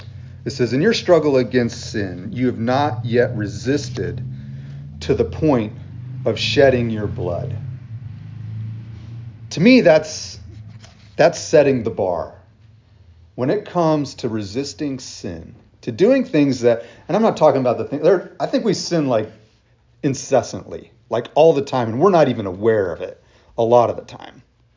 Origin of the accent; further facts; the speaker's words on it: Wyoming, United States; I grew up in Wyoming. Like, how in the world did I end up in West Virginia, of all places, in Pleasant Grove Baptist Church out in the middle of, you know, Preston County?